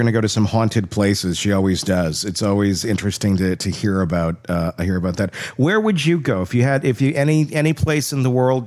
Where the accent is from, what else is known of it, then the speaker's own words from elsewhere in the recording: Wisconsin, United States; Now, we didn't have poutine growing up in Wisconsin